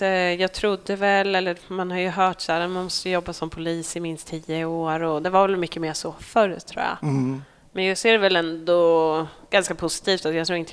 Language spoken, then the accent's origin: Swedish; Norsholm, Östergötland, Sweden; Ja, det är jag uppvuxen i, eller uppväxt heter det kanske, i en jätteliten ort som heter Norsholm, som ligger ute med Göta kanal.